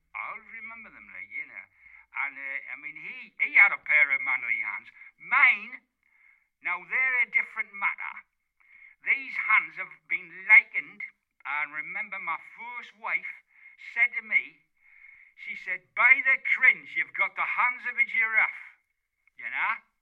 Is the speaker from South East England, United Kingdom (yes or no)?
no; Gateshead, North East England, United Kingdom; I'm from Gateshead. On the other side of the town.